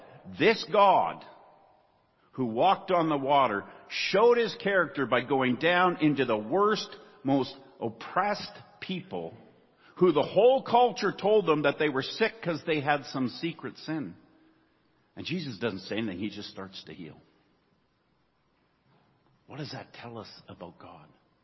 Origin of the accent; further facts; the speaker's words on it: Prince George, British Columbia, Canada; Forgive me, I'm from Prince George.